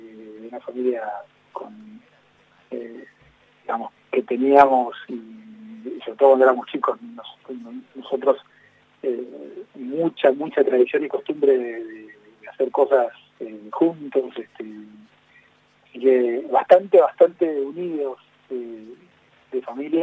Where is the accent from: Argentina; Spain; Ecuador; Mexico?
Argentina; Posadas, Misiones; born there; moved away as an adult; now in Buenos Aires, Argentina; Yo nací en Misiones, en Posadas, en Misiones, y cuando yo vine aquí a estudiar Derecho en Buenos Aires